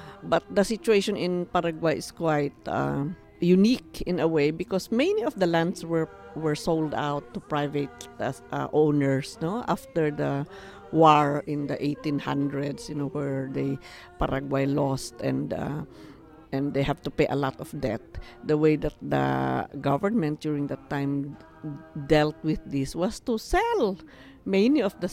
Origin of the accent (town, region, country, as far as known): Cordillera Administrative Region, Philippines